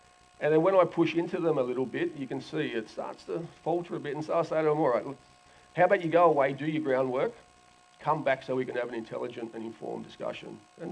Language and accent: English; Glenmore Park, New South Wales, Australia; yeah, look, I'm from Glenmore Park.